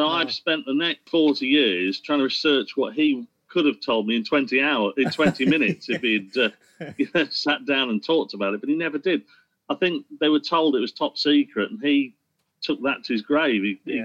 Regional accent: Lincoln, East Midlands, United Kingdom; You know, growing up in Lincoln, I knew about the story of the tanks being created in Lincoln

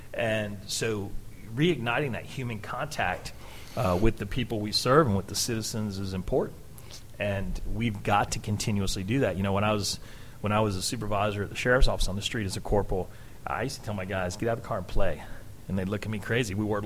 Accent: St. Petersburg, Florida, United States; this police department in my hometown was just, you know, it just seemed surreal at the time. So it's exciting. I'm excited. This is, you know, people ask me, well, are you going to go anywhere else? Are you going to want to be a chief anywhere? You know, I'm here. I love St. Pete.

